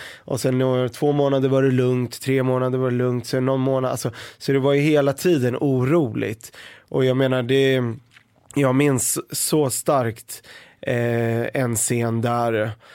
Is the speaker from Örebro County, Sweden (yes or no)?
yes; Örebro, Örebro County, Sweden; also born or lived in Beirut, Lebanon; Så jag föddes 84 i Libanon, i Beirut. Och sen kom vi hit 1990 till Örebro.